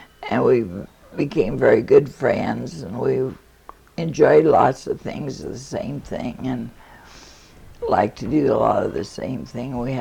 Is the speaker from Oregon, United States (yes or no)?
yes; Portland, Oregon, United States; born there; Well, I was born right here in Portland, well, out in St. John's.